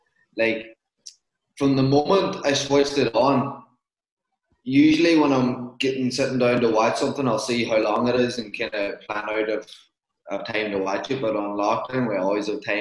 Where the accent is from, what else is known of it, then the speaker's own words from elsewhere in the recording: Ulster, Ireland; because I'm from Donegal